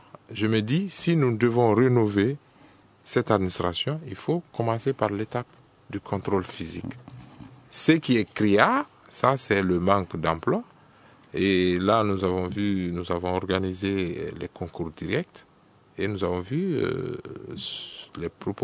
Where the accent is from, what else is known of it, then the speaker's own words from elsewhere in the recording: Mali; Comme on le dit chez nous au Mali, c'est le papier qui est tout.